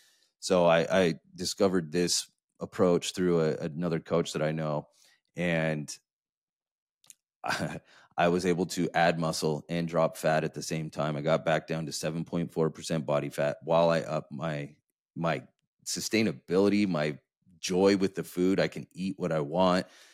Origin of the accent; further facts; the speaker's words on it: San Diego, California, United States; I come from San Diego. So it's a kind of a normal thing there.